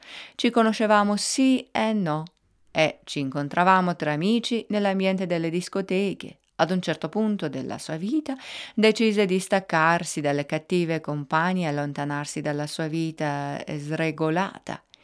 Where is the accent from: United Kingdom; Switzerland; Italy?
United Kingdom; England; i miei genitori sono italiani, e poi mio padre siciliano e mia madre del nord, ma sono nata e cresciuta in Inghilterra.